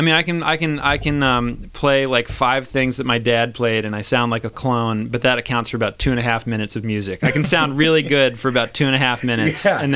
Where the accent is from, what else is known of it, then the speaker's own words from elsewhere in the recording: Fredericksburg, Virginia, United States; I'm from Fredericksburg, Virginia, which is kind of a bedroom community to Washington, D.C.